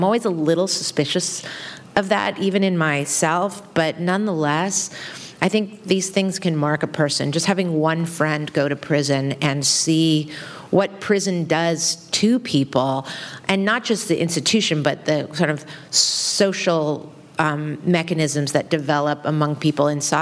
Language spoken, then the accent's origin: English; San Francisco, California, United States; And I grew up in San Francisco in the same neighborhood where I have my narrator, where she's from, where she grew up.